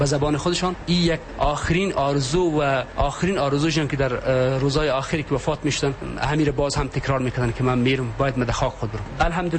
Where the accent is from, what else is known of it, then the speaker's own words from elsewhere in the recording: Bukhara, Bukhara Region, Uzbekistan; ما از بخارا نبودیم، ما از بخارا بودیم، از بخارا هستیم و از بخارا خواهیم